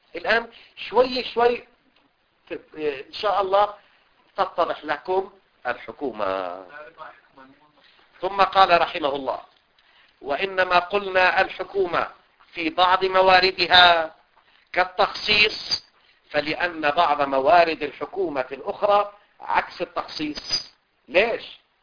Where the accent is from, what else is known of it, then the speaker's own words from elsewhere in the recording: Lebanon; مثل هالمثال العام الدارج عندنا بلبنان